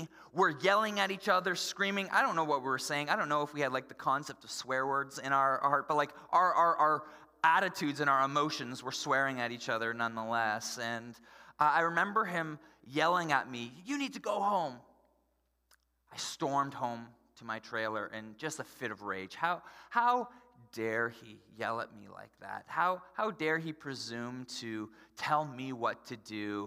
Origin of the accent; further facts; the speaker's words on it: Ontario, Canada; I grew up in Ontario